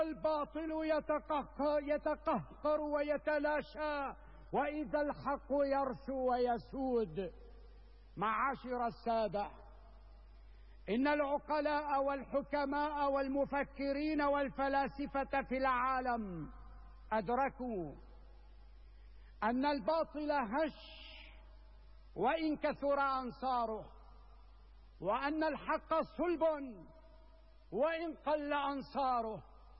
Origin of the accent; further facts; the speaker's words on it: Syria; ونحن كسوريين نقف في كل ساعة وفي كل يوم وفي كل أسبوع وفي كل شهر بشرف